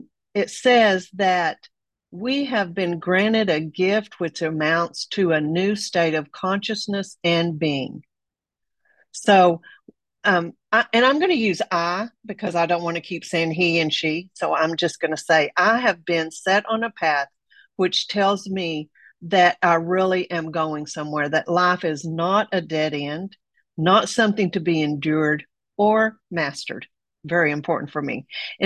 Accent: Amarillo, Texas, United States; now in Bay Area, United States; I'm from the Bay Area of California, originally from Amarillo, Texas.

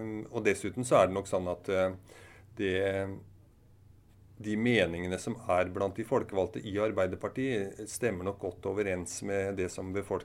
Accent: Sarpsborg, Østfold, Norway; så kan vi nå med stolthet si at vi er sarping her alle sammen.

